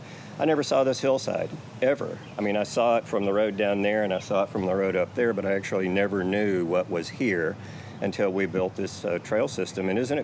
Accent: Fayetteville, Arkansas, United States; I'm born and raised in Fayetteville. I grew up around this hillside, literally going to school over there

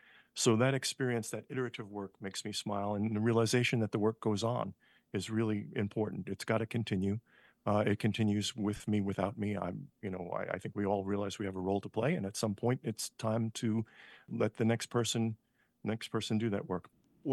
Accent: New York, United States; now in Lehigh Valley, United States; It's like the Lehigh Valley is now my home. It's weird. I identify as a New Yorker, but I've lived here longer than I ever lived in New York.

